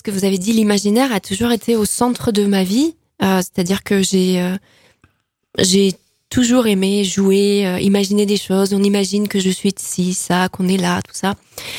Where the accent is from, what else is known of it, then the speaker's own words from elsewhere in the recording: Alès, Occitanie, France; born there; je suis née à Alès, mes parents aussi, mais mes grands-parents du côté maternel étaient italiens.